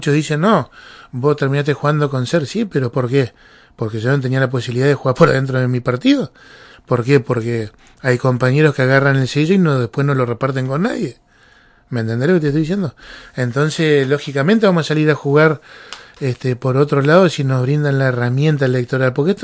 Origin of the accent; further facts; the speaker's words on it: El Calafate, Santa Cruz, Argentina; de mi pueblo, de Calafate, para que nos empecemos a reunir en nuestro partido local.